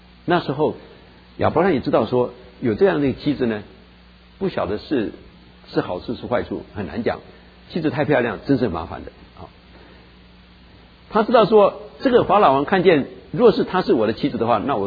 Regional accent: China; 我们中国人呢就讲的简单了

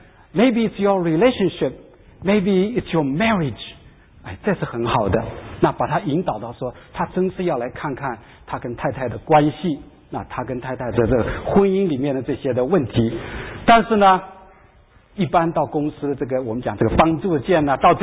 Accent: China; 我们是中国人，我们在这做礼拜

